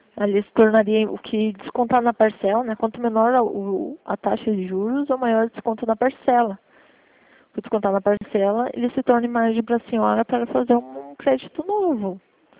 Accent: Curitiba, Paraná, Brazil; Sou de Curitiba, né?

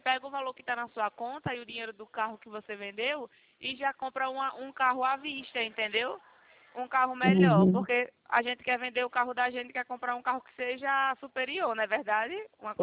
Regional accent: Maceió, Alagoas, Brazil; now in Rio Claro, Brazil; Eu tô morando aqui em Rio Claro agora

